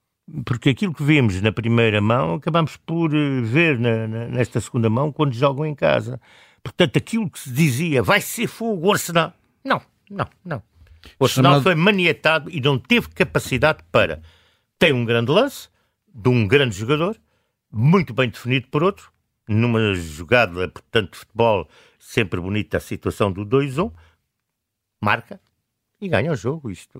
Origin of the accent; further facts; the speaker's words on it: Portugal; aquilo que mais gostaríamos, enquanto portugueses